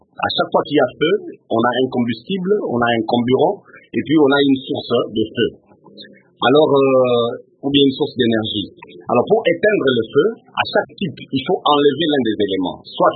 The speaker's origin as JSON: {"language": "French", "town": "Kananga", "region": "Kasaï-Central", "country": "DR Congo", "tie": "born there", "said": "Moi, je suis né à Kananga, je ne peux que le saluer, je suis content comme ça."}